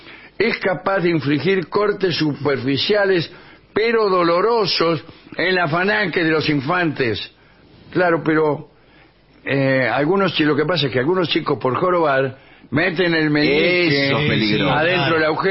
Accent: Argentina; como yo soy argentino, no me gustaría que al decir los argentinos son todos fascistas me incluyeran a mí.

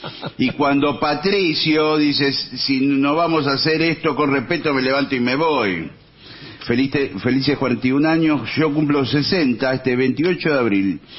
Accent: Uruguay; Bueno, hola, soy uruguaya

